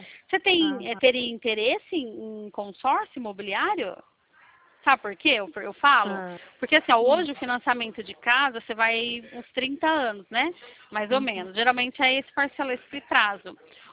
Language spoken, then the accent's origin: Portuguese; Campinas, São Paulo, Brazil; Eu sou de Campinas, São Paulo.